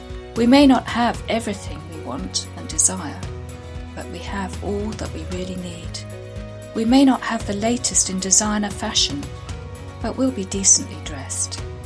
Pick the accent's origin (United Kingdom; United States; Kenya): United Kingdom; England; now in France; Hello, I'm an English woman living in France